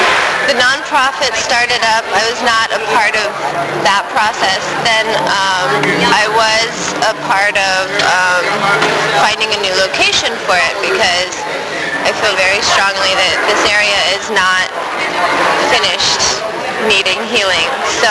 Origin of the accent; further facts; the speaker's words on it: Maryland, United States; now in Brooklyn, United States; I grew up in Maryland, and I've been living in Brooklyn, New York.